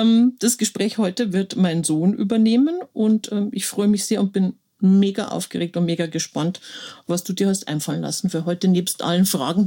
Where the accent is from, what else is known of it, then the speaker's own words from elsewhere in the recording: Brandenburg, Germany; also born or lived in Rosenheim; da erstmal noch das erste Jahr mit meinen Eltern auch in Rosenheim gewohnt, bis wir dann nach Brandenburg gezogen sind. Also meine ganze Kindheit und Jugend habe ich in Brandenburg verbracht.